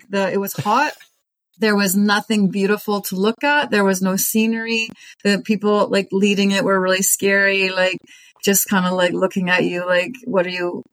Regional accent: Canada; I was 35 at the time, so I'm Canadian.

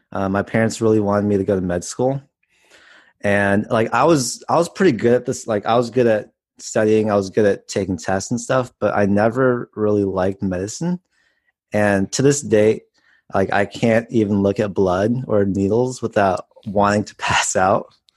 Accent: Palo Alto, California, United States; Yep. I grew up in the Bay Area in Palo Alto.

